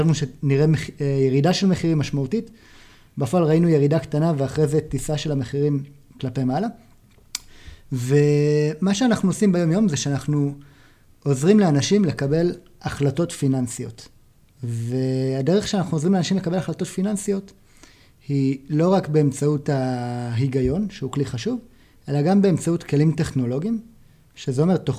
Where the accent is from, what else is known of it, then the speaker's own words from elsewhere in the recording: Tel Aviv, Tel Aviv District, Israel; לא, אני מתל אביב. רוב החיים ביליתי בכלל בקיבוץ, בדרום.